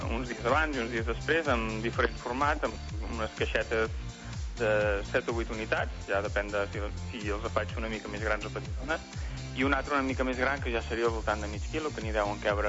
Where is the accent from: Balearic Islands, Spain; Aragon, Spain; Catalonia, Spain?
Catalonia, Spain; Figueres; Nosaltres som originals de Figueres.